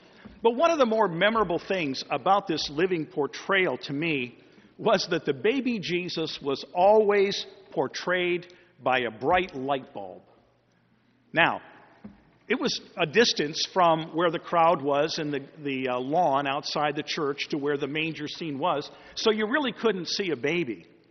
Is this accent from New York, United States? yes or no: yes; East Aurora, New York, United States; Growing up in East Aurora, New York, just outside of Buffalo, we had an annual tradition in our little community.